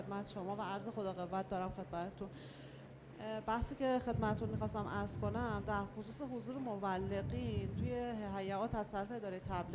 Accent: Hamadan, Iran; حالا حداقل تو سطح شهر خودمون، حالا از همدان هستم

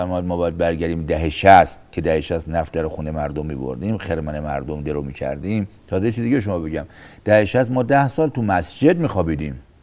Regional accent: Iran; ما ایرانی هستیم، ما مسلمیم،

